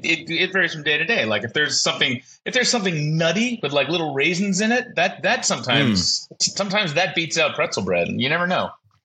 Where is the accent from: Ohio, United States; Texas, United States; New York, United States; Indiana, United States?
New York, United States; As a New Yorker, I love a good bagel.